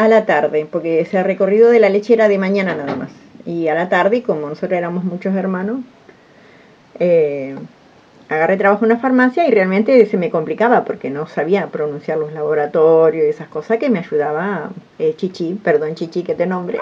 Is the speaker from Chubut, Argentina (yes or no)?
no; Tandil, Buenos Aires Province, Argentina; moved away; nosotros vinimos de Tandil, somos tandileros, familia de Tandil.